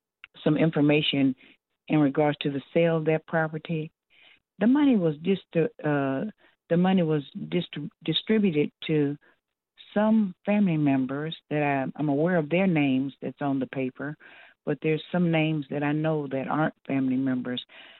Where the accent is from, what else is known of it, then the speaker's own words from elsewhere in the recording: Omaha, Nebraska, United States; I'm from Omaha, Nebraska.